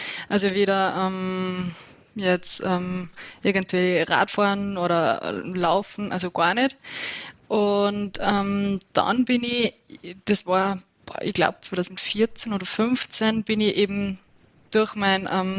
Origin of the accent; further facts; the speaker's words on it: Upper Austria, Austria; now in Innsbruck, Austria; dass ich nur Wahl-Innsbruckerin bin. Genau, und ursprünglich aber aus Oberösterreich, also aus einer ganz flachen Gegend eigentlich komme.